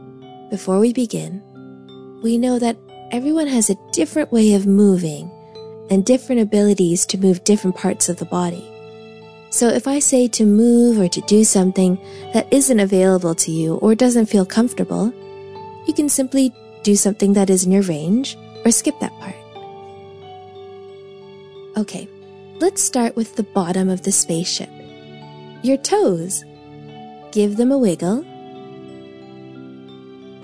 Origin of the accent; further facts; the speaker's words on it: Canada; I'm from Canada too.